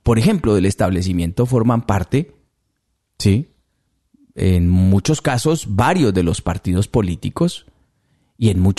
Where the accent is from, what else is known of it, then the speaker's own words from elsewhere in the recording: Colombia; a mí como periodista, pero sobre todo como colombiano.